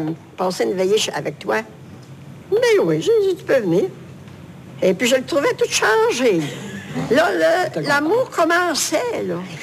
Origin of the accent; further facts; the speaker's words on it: Saint-Hubert, Quebec, Canada; born there; Oui, je suis né là, à Saint-Hubert.